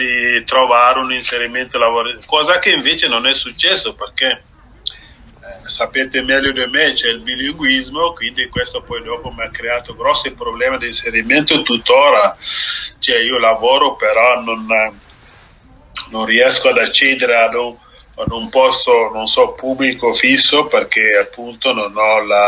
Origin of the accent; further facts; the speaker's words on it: Guinea-Bissau; moved away as an adult; now in Italy; allora io sono partito dalla Guinea Bissau perché all'epoca non c'era un'istituzione universitaria